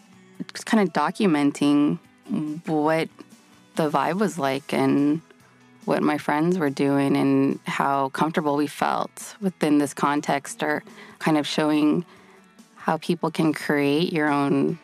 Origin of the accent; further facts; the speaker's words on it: San Francisco, California, United States; now in Los Angeles, United States; Born and raised, I was born in San Francisco General, and I lived there until I was 18 when I got into UCLA and moved down to LA.